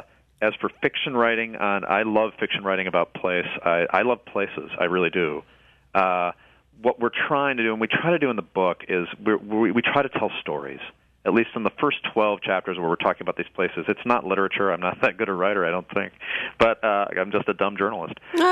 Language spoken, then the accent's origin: English; Michigan, United States; Yeah, I grew up in Michigan.